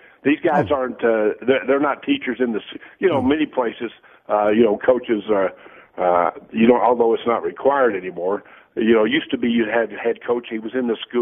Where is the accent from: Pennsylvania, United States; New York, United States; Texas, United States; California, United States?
Texas, United States; I was raised in Texas. I know exactly what happens down there.